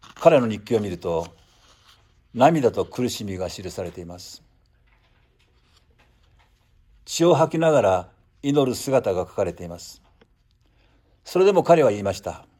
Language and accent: Japanese; Nagasaki, Japan; 私の生まれ故郷の長崎に永井隆という方がいらっしゃいました。